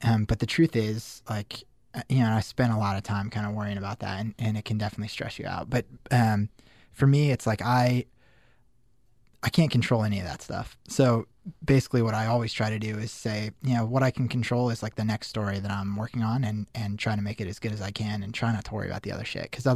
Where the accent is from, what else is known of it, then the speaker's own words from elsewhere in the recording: Denver, Colorado, United States; No, not really. I mean, I grew up in Denver. I went to Syracuse, because I thought I was kind of interested in journalism, but mostly like the financial aid was really good.